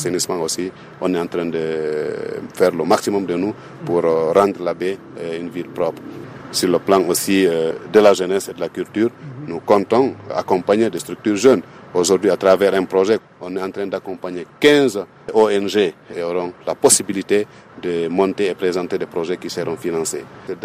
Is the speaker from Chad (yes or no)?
yes; Kalang, Chad; J'ai fait mes études primaires dans mon village natal à Kalang, mes études secondaires à l'Abbé, le collège Concola et le lycée Ouro